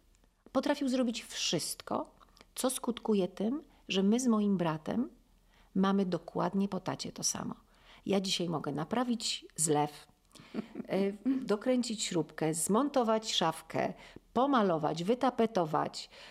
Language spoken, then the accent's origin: Polish; Wrocław, Lower Silesian Voivodeship, Poland; Moja mama w ogóle była, bo myśmy się wychowali, urodziliśmy się we Wrocławiu.